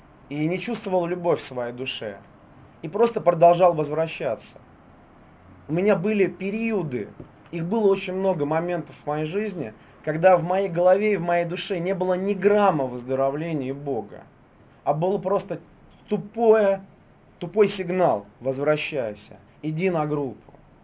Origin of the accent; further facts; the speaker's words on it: Saint Petersburg, Russia; Я из Питера.